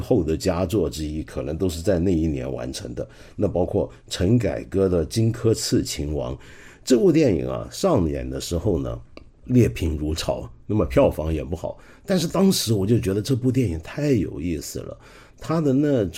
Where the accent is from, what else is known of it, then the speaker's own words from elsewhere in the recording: Hong Kong; 那我作为一个香港人看来格外有感受